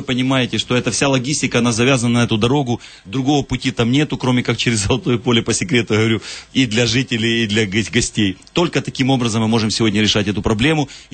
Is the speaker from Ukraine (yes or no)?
yes; Feodosia, Crimea, Ukraine; я сам вообще коренной феодосиец.